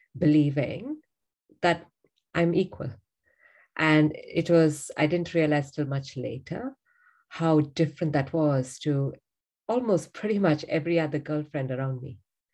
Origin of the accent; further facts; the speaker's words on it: India; I grew up in a contrary home. So I'm from India, grew up in a home though, where my father, from when I was a little girl, always said, you don't need to worry about men.